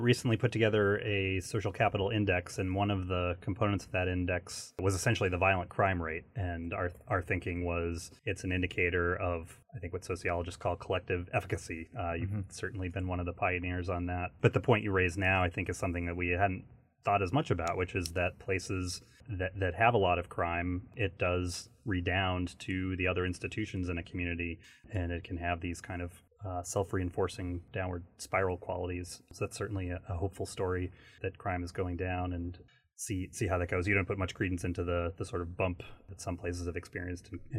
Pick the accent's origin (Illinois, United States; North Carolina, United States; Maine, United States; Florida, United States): Maine, United States; which was a sort of a formative movie for me as a kid growing up in Maine.